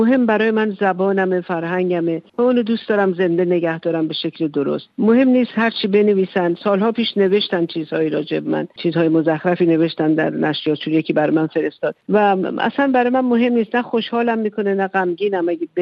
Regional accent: Tehran, Tehran Province, Iran; moved away as an adult; من در تهران زاده شدم و تحصیلات متوسطم رو در ایران کردم

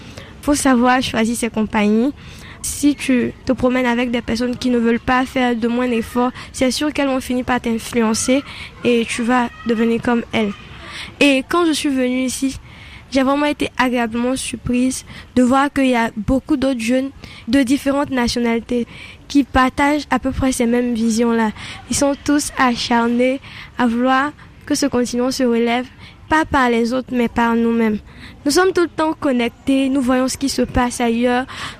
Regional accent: Côte d’Ivoire; now in Dakar, Senegal; étudiante en deuxième année de management à ISM Dakar. J'ai 19 ans et je suis ivoirienne.

